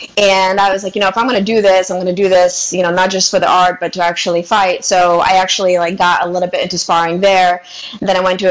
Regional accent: Worcester, Massachusetts, United States; And most of my friends, we grew up in Worcester, Massachusetts.

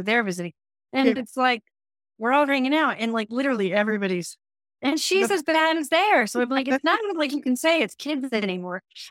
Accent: Scottsdale, Arizona, United States; it's set in my hometown in Scottsdale

